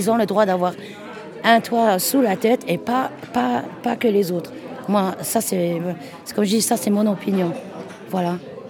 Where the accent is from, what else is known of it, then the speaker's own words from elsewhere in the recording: Luxembourg; du Luxembourg, parce que moi, je suis luxembourgeoise.